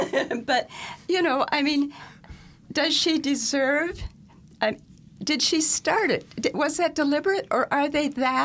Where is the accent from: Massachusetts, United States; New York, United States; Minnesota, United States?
Minnesota, United States; My family, I'm from Minnesota. We are DFL.